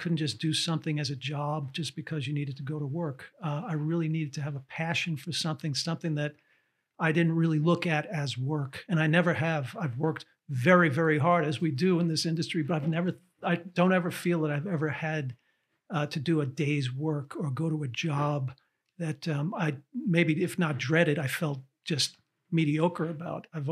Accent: Brooklyn, New York, United States; I grew up in Brooklyn, New York. And for all intents and purposes, Hollywood and movie making was about as far removed from my upbringing as was humanly possible to have.

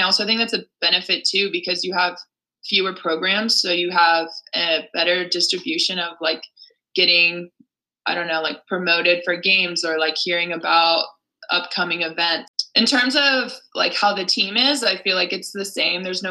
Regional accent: Leesburg, Virginia, United States; So like I said, I'm from Leesburg, Virginia.

